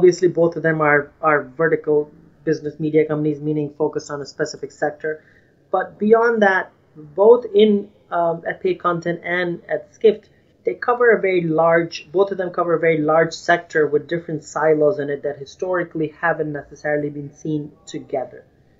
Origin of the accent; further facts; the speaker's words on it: India; moved away as an adult; now in Indiana, United States; Initially started personal blogging, just me as an Indian, as a foreigner in Indiana, experience, you know, learning about America for the first time.